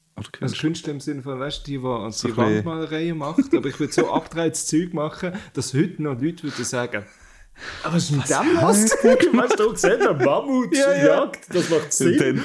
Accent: Zurich, Switzerland; Also, bleibt bei uns, nirgends als Zürcher

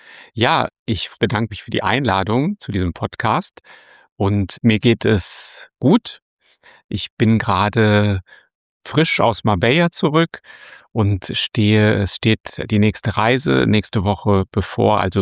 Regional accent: Hesse, Germany; Ich bin in Hessen aufgewachsen

